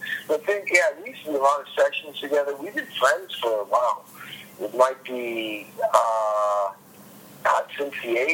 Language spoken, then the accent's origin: English; East Coast, United States; also born or lived in Midwest; I mean, I grew up on the East Coast. And then I was living in the Midwest for a long time, you know, playing